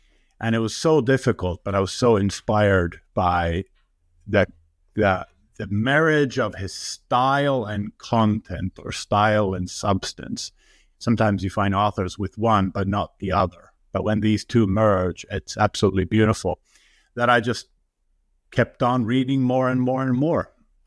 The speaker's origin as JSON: {"language": "English", "country": "Finland", "tie": "born or raised there", "said": "I'm Finnish Canadian, Ruth. My father is from Finnish Lapland and my mother is from British Columbia in Canada. And I was brought up in Finland"}